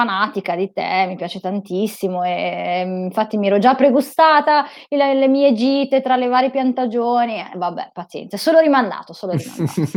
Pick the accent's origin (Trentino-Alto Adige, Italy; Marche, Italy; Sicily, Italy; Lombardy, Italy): Lombardy, Italy; Milan; Quindi da Milano, io sono di Milano, quindi da Milano